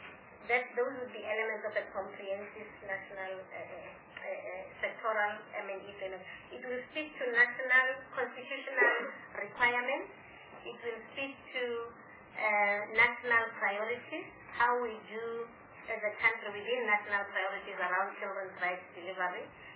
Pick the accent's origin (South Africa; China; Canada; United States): South Africa; as a South African, what rights are related to national symbols for children and what are our responsibilities in that.